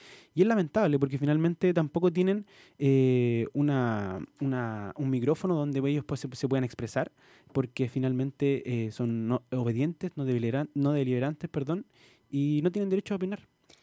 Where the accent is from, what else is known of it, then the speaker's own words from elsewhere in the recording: Valparaíso, Chile; Sí, yo nací y criado en Playa Ancha, abajo del ascensor Villaseca, en calle Taqueadero. Después me fui ahí como buen porteño, ¿cierto? Deambulando entre los cerros de Valparaíso, Cerro Jín, después me fui a Placilla, después volví a Cerro Jín, etcétera. Y hasta el día de hoy ahora vivo en el Cerro Delicias en Valparaíso.